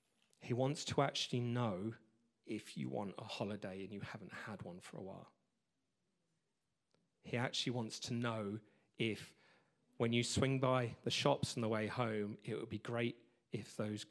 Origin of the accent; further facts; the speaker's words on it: England, United Kingdom; I'm very English. I'm very traditional British.